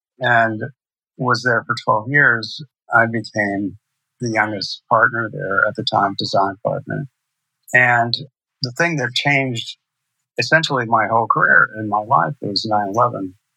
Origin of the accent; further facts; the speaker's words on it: California, United States; moved away as an adult; also born or lived in South America; we traveled a lot, and we lived in South America for a while, and I grew up basically in California and lived in Southern California most of my life until I went to school, came east to school, and pretty much stayed on the East Coast ever since.